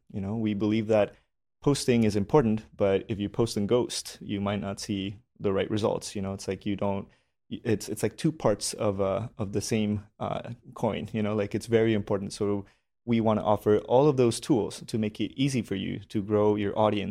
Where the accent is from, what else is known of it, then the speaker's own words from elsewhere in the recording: Colombia; I'm from Colombia. I've been nomading for a few years